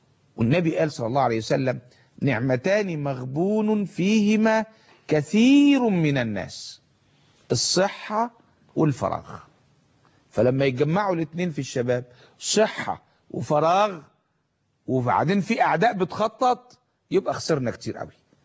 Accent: Egypt; نملكها كمصريين

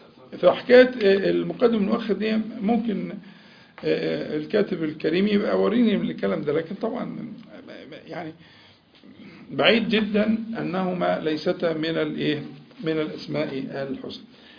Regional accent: Egypt; يعني انت مثلا عندك ايه من احنا كمصريين يعني عندنا عبد المنعم ده اسم مشهور جدا

